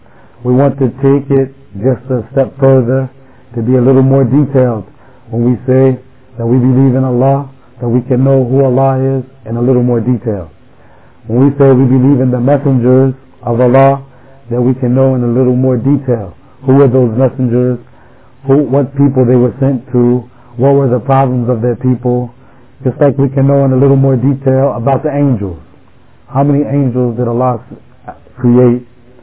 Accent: Plainfield, United States; because I'm born and raised in Plainfield.

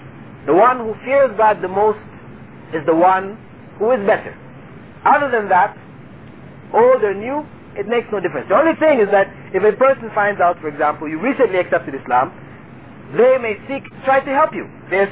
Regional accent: United States; they asked me, where are you from? And I told them, I'm from America.

